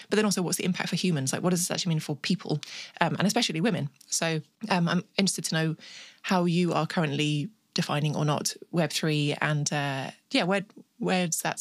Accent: England, United Kingdom; Yeah, I am English.

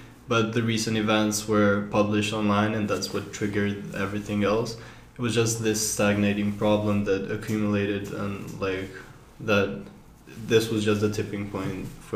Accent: Mostar, Federation of Bosnia and Herzegovina, Bosnia & Herzegovina; I'm from Mostar. I'm 18.

